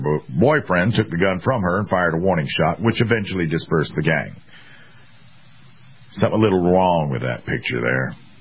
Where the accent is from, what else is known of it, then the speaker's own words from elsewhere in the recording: South Carolina, United States; This happened in my home state. Rural South Carolina home invasion